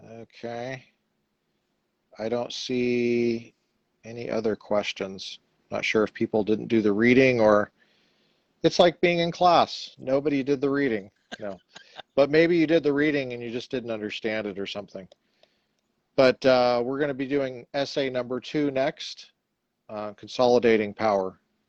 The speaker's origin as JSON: {"language": "English", "region": "Colorado", "country": "United States", "tie": "born or raised there", "said": "the lady from my home state of Colorado just got her concealed carry license in DC."}